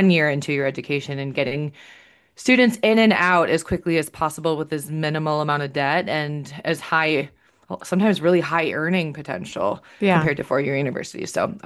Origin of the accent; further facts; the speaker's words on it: Green Bay, Wisconsin, United States; I'm from Green Bay, so that's where I'm from. So I went home for a year after college, lived with my parents like a loser